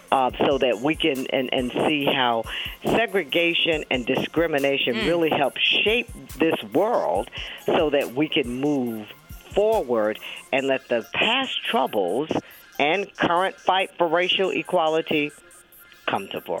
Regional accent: Kansas City, Missouri, United States; Have a great day there in Kansas City, Missouri, my hometown

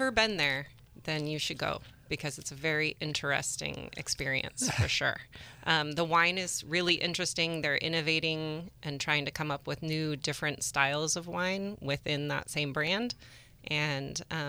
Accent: Sebastopol, California, United States; I grew up here in Sonoma County in Sebastopol, so I grew up on a small apple orchard and saw nature at its work.

